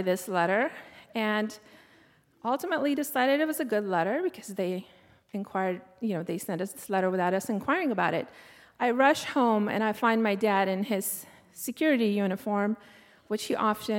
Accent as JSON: {"language": "English", "country": "Afghanistan", "tie": "born or raised there", "said": "I grew up in Afghanistan during the Russian occupation, and as a child, I remember my dad being gone a lot."}